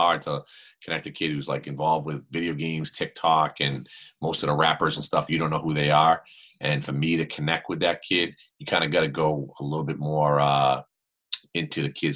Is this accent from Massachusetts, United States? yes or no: yes; Boston, Massachusetts, United States; I grew up in Boston, so yeah.